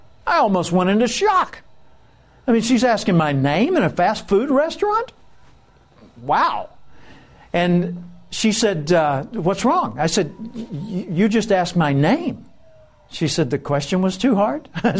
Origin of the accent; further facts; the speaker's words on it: Little Rock, Arkansas, United States; now in Tulsa, United States; So years ago, I moved from Little Rock, where I grew up in Arkansas, to Tulsa, Oklahoma.